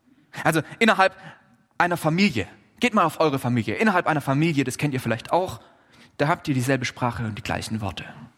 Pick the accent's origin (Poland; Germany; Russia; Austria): Germany; Baden-Württemberg; Ich komme aus Oberschwaben, ich weiß, wovon ich rede.